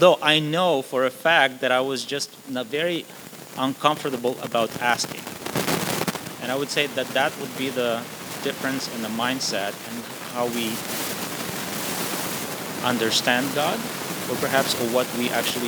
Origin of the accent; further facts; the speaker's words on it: Ukraine; English is a second language; now in Canada; I grew up in Ukraine and I live a bigger part of my life in Canada now.